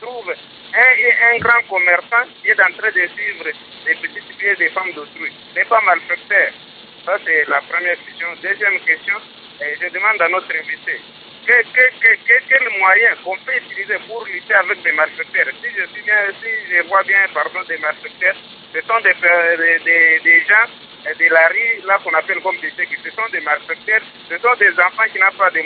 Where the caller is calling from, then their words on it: DR Congo; les problèmes des malfaiteurs ici chez nous au Congo, ça termine?